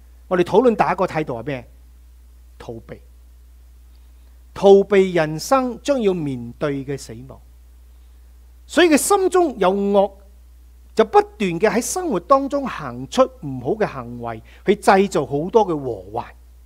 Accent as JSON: {"language": "Chinese", "country": "United States", "said": "美国人呢，我们在美国的人，住在美国的，我们美国人现在呢"}